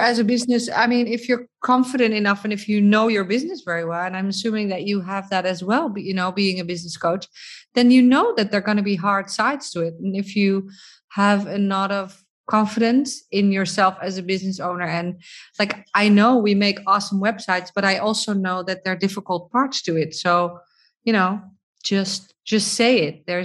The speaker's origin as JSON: {"language": "English", "country": "Netherlands", "tie": "born or raised there", "said": "this is also one of the benefits maybe of growing up in the Netherlands and just being part of that bluntness"}